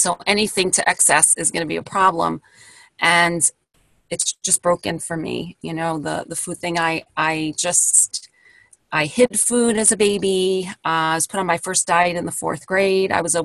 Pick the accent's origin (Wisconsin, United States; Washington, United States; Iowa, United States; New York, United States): New York, United States; Brooklyn; I grew up in Brooklyn in the 70s and 80s and early 80s.